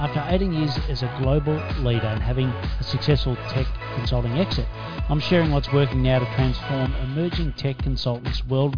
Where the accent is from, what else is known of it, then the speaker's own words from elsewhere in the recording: Australia; Ben's from New Zealand, I'm from Australia, so you'll sense a slight difference in language, in the way that we express things, etc.